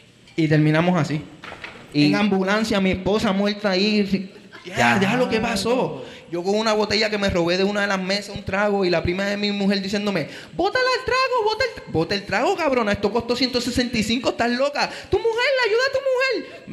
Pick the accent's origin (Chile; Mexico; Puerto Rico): Puerto Rico; Carolina; Yo soy de Carolina, pero mi papá es de Vega Baja